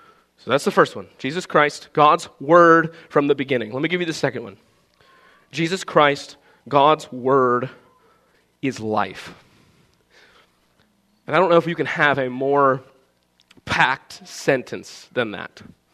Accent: Friendsville, United States; We grew up out in Friendsville

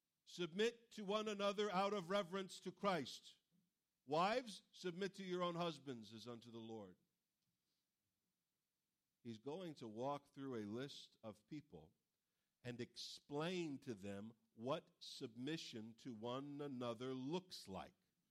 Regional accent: United States; I'm an American. I don't submit to nobody.

